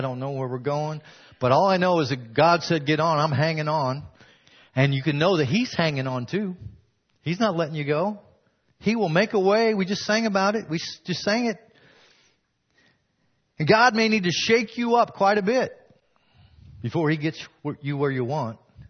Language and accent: English; St. Louis, Missouri, United States; I grew up in the St. Louis area, and when I was a kid, they built this roller coaster called the Screaming Eagle.